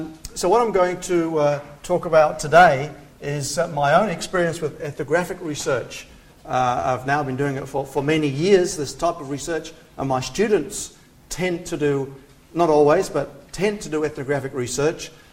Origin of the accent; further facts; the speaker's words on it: New Zealand; Now, since some of you may not have been there, I thought I'd just say a little bit about where I'm from.